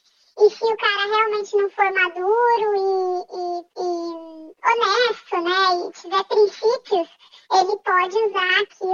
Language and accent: Portuguese; Brazil; moved away as an adult; now in Australia; Sendo brasileira e vendo como as mulheres são tratadas, eu achei, eu sou imigrante aqui, nunca ninguém vai me dar ouvidos, né?